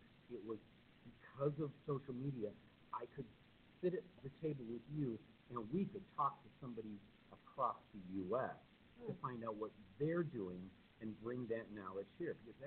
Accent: Chicago, Illinois, United States; being a Chicagoan, I have my own ways of going into life.

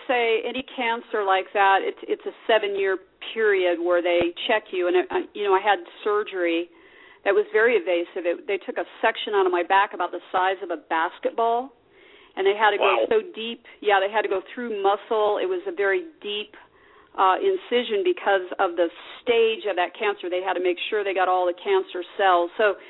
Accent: Las Vegas, Nevada, United States; I was put in the hospital here in Las Vegas. You know, this is my hometown. I grew up here at Sunrise Hospital.

